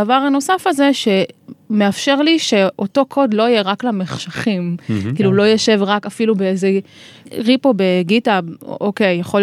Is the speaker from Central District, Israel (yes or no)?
no; Tzora, Jerusalem District, Israel; גר היום, וגם נולדתי וגדלתי בקיבוץ